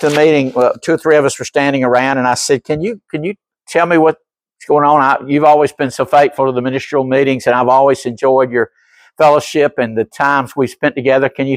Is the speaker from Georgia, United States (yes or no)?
yes; Augusta, Georgia, United States; born there; I was born in Augusta, by the way, and November, a cold November day when the course was closed, about a mile and a half from the Augusta National.